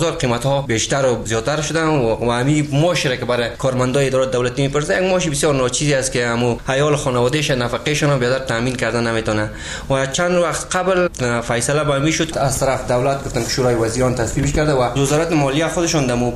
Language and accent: Persian; Afghanistan; ما مردم افغانستان از مطالعه رو گشتاندیم،